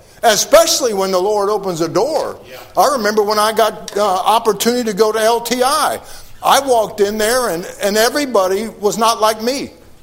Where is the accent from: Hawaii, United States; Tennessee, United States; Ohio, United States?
Ohio, United States; Cincinnati; I'm from Cincinnati, Ohio.